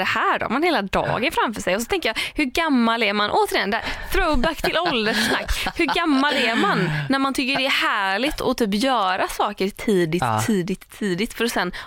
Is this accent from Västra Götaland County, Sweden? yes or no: yes; Hult, Västra Götaland County, Sweden; skulle jag ta Hult där jag är ifrån, där går ju inte bussen alltid.